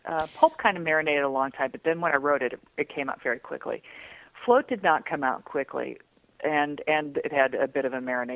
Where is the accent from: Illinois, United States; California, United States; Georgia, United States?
Illinois, United States; But I come from Central Illinois, and there's still a huge part of me that is there. And even though I've lived in the city for, you know, decades.